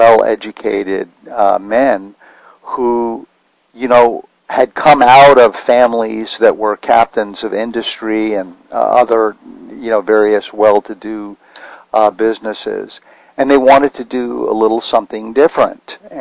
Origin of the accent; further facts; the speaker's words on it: Washington, District of Columbia, United States; I grew up in Washington in the 1950s and 1960s. I was a baby boomer.